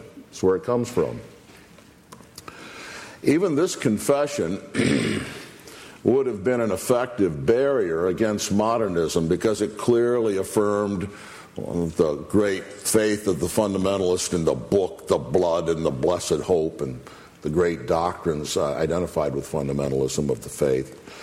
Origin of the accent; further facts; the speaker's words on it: Stanton, Michigan, United States; thoroughly dispensational church I was raised in Stanton, Michigan.